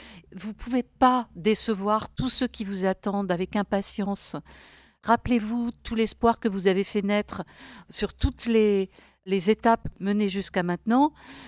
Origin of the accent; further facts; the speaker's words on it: Paris, Île-de-France, France; même moi je venais de Paris